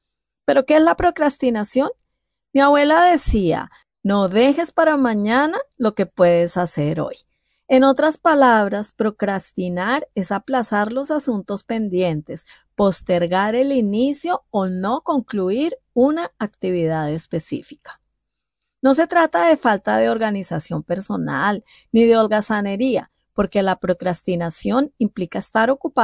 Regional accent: Ibagué, Tolima, Colombia; now in Bogotá, Colombia; Años atrás, cuando llegué a Bogotá, la capital de Colombia, proveniente de Ibagué, otra ciudad relativamente cercana, alguien me regaló un libro.

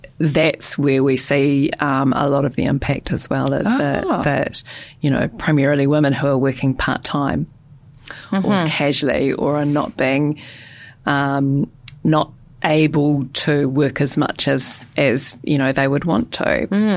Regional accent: New Zealand; accent: New Zealand; I learned very quickly that actually my New Zealand accent was very thick.

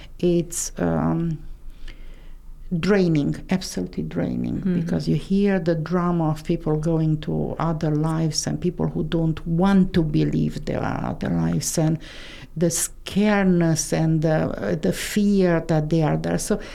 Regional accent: Inglewood, California, United States; And I said, look, I am from Inglewood. What about you?

